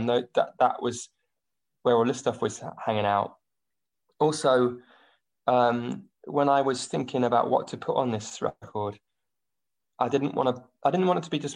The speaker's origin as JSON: {"language": "English", "town": "Oxford", "region": "South East England", "country": "United Kingdom", "tie": "born or raised there", "also_born_or_lived": "Cardiff, Wales", "said": "I was born in Cardiff, Wales, but I don't remember Cardiff, and I don't remember being in Wales at all. I was about one. I was 18 months old when the three of us moved to Oxford."}